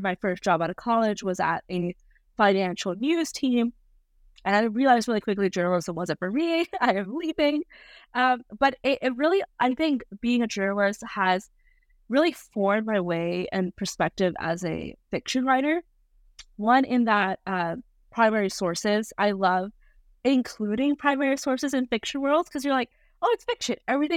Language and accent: English; Rajasthan, India; born there; Yeah, so I was born in Rajasthan, India. And Rajasthan is the desert state in India.